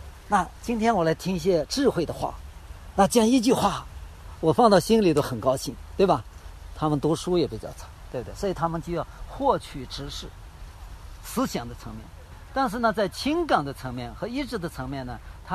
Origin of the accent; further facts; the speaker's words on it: China; 我中国人可能有中国人的模型啊